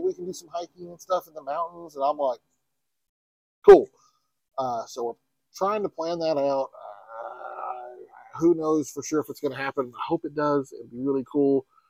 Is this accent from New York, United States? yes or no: no; Texas, United States; But yeah, I'm from Texas.